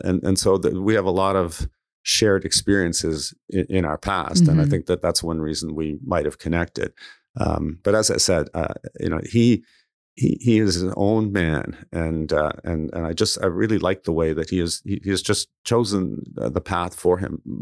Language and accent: English; Toronto, Ontario, Canada; hockey became part of the Saturday morning routine for me as a child growing up in Toronto